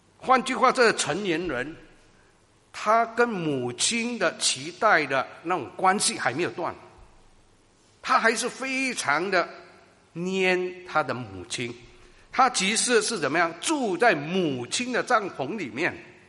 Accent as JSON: {"language": "Chinese", "country": "Singapore", "said": "因为 新加坡，我是来自新加坡，很方便，交通很方便，不用靠汽车的"}